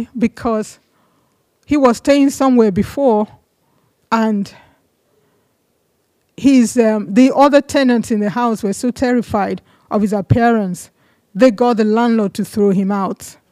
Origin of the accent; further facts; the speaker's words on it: Nigeria; also born or lived in England; I was 16 years old. I was living in Nigeria. And I was born in England. And then my parents took me back to Nigeria when I was a child.